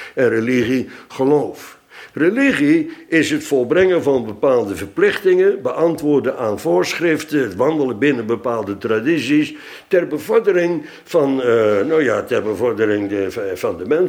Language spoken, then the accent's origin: Dutch; Netherlands; En eens in het jaar worden wij als Nederlanders geacht op 4 mei te gedenken degenen die gestorven zijn voor ons